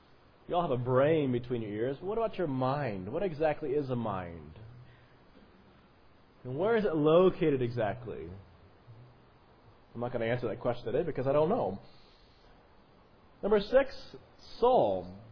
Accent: Colorado, United States; I grew up in Colorado, and you can go back and forth about, across the Continental Divide

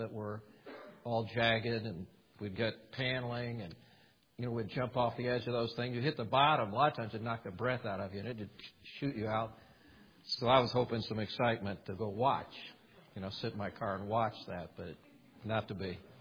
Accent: Indiana, United States; I have fond memories of a child growing up in Indiana.

